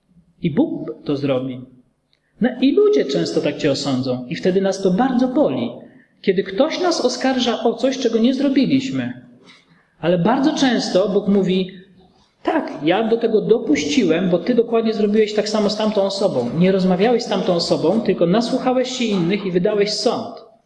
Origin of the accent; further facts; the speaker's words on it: Cieszyn, Silesian Voivodeship, Poland; ja się wychowałem w podobnym miasteczku jak to, w Kościele Zielonoświątkowym w Cieszynie